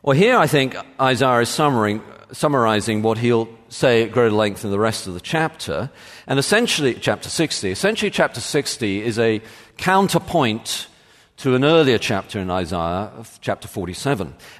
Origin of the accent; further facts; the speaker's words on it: United Kingdom; even in my home country, the United Kingdom